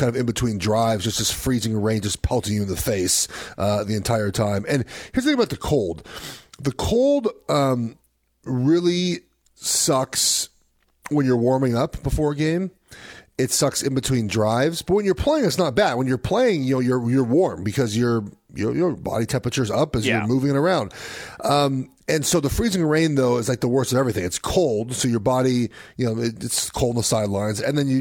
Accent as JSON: {"language": "English", "region": "California", "country": "United States", "said": "I'm from Southern California, right? I've been in snow like 4 times in my life."}